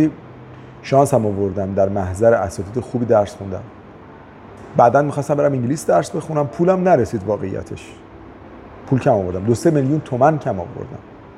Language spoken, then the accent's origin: Persian; Iran; گفتیم ما پرزیان هستیم، یعنی ایرانی هستیم